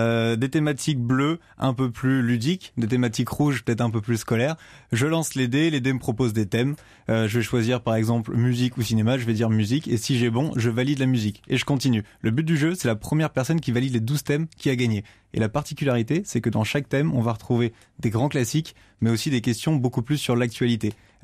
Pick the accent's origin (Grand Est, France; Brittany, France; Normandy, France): Brittany, France; Rennes; puisqu'on est originaire de Rennes, pour nous c'est notre bassin